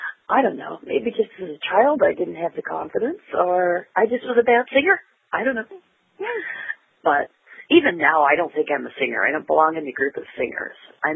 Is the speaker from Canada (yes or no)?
yes; Peterborough, Ontario, Canada; Originally born and bred in Peterborough, Ontario, Canada. It's on the East Coast, in the humid part.